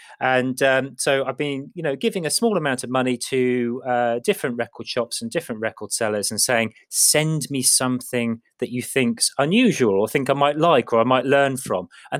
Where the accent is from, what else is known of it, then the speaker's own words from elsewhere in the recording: East of England, United Kingdom; I grew up in Norfolk, middle of blooming nowhere in this sort of big old rambly house.